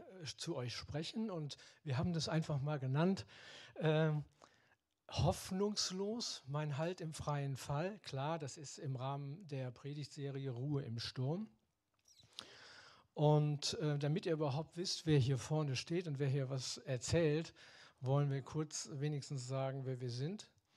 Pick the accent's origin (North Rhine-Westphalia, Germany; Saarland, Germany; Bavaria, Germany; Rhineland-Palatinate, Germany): North Rhine-Westphalia, Germany; Düsseldorf; Ich bin hier aufgewachsen im Düsseldorfer Süden, bin Kind des Düsseldorfer Südens, bin alter Garatter.